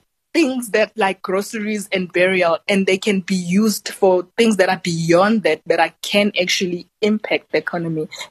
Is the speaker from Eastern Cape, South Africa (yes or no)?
yes; Matatiele, Eastern Cape, South Africa; I grew up in Eastern Cape in a small town called Matatiele.